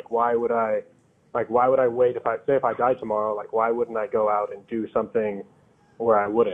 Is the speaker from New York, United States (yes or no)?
yes; Rochester, New York, United States; I'm from Rochester, New York.